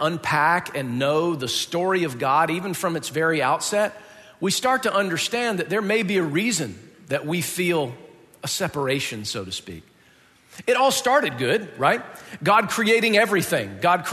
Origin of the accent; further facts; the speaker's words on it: the South, United States; I grew up in the South, and it was just kind of a tradition that we did, you know